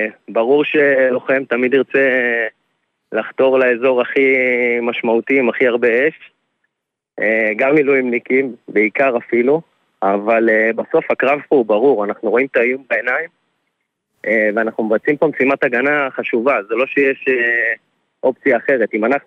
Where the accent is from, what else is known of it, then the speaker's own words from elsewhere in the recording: Tel Aviv, Tel Aviv District, Israel; אני מתל אביב.